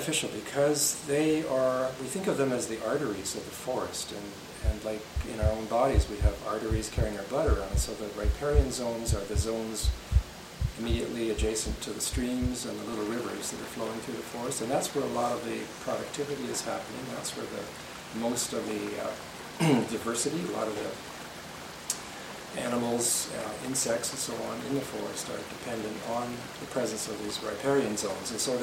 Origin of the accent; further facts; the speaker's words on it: Ontario, Canada; I grew up in Ontario, and so I have lots of cousins